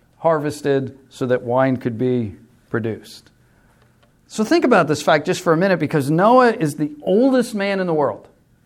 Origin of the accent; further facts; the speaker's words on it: New York, United States; I grew up on Eastern Long Island, and as a young teenager in the 60s, Eastern Long Island was potato farms.